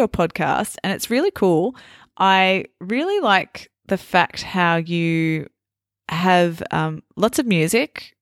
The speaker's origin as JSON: {"language": "English", "country": "Australia", "said": "I thought maybe because I'm Australian, we only learnt that way."}